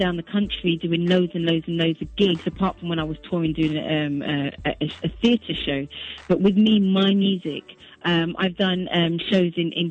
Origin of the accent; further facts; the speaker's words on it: London, United Kingdom; because I'm from London